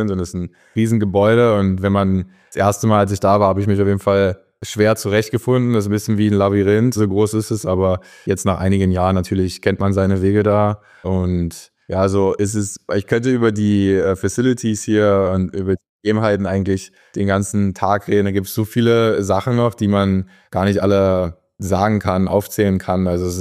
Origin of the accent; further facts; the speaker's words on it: Magdeburg, Saxony-Anhalt, Germany; also born or lived in Halle; ich komme ja aus Magdeburg und war da 5., 6. Klasse auf der Sportschule. Und dann in der 7. Klasse bin ich auf die Sportschule in Halle gewechselt und war dann von der 7. bis 13. Klasse dort in Halle.